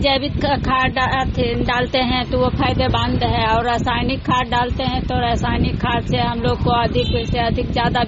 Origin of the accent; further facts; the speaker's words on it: Noorsarai, Bihar, India; मैं नूरसराय की रहने वाली हूँ।